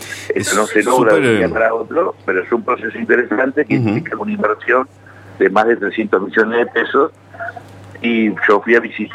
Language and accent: Spanish; Argentina; los que venimos de la Argentina profunda lo sabemos, tenemos que irnos de nuestros pueblos